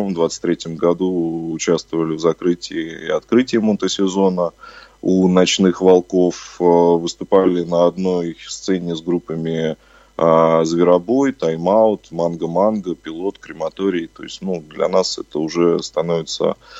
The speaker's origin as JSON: {"language": "Russian", "region": "Moscow", "country": "Russia", "tie": "born there", "also_born_or_lived": "China", "said": "я родился в Москве, в районе Чертаново, вот, а с Дальним Востоком у меня много что связывает. Ну, во-первых, я некоторое время прожил в Китае"}